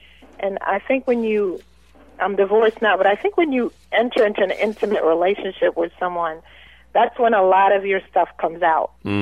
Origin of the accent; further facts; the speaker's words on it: Canada; And ultimately, even if I was raised in Canada, my parents were very, very Caribbean.